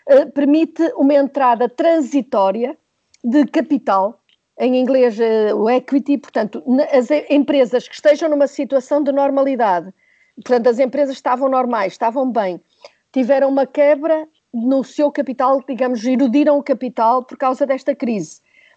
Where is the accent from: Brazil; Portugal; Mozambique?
Portugal; e estou a falar enquanto portuguesa